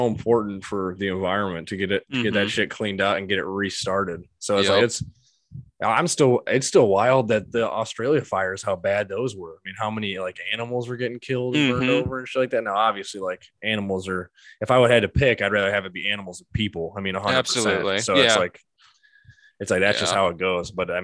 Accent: Illinois, United States; we come from Illinois. Like, there is no elevation where we're at.

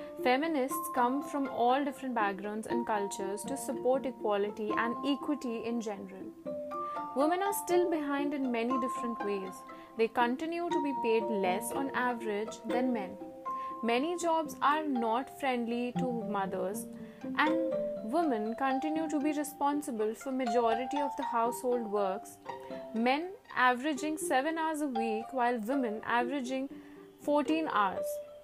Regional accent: India; I come from India

